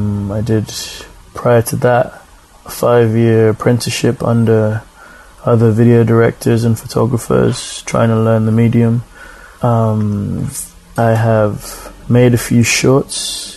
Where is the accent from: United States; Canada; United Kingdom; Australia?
United Kingdom; I'm coming from the United Kingdom, and I also have dual nationality. I'm Nigerian as well.